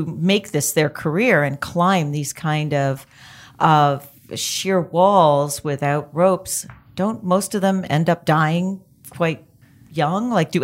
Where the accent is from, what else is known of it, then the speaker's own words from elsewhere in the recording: Canada; I'm Canadian.